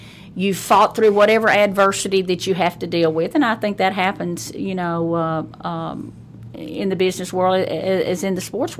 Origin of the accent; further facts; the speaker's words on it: Alabama, United States; also born or lived in Tennessee; I grew up in the South in Alabama before Title IX.